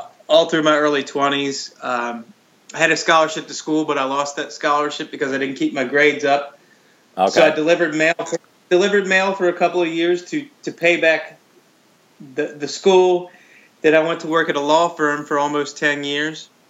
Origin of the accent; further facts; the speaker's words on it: Cincinnati, Ohio, United States; I grew up in Cincinnati as a Bengals fan in the 1980s with six brothers